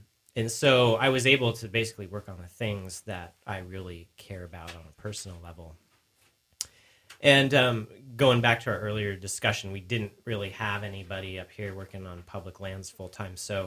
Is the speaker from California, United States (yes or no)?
no; Coeur d'Alene, Idaho, United States; Well, I grew up in the Coeur d'Alene area, and actually when my family moved to North Idaho in the mid-80s, the goal was to be in Sandpoint.